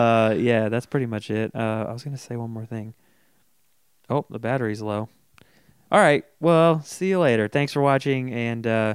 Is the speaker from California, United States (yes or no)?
yes; Folsom, California, United States; Well, I grew up in Folsom in a bubble.